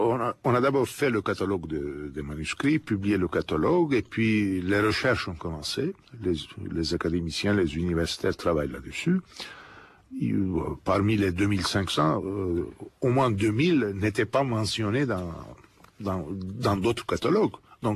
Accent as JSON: {"language": "French", "country": "Turkey", "said": "les manuscrits étaient très importants chez nous en Turquie"}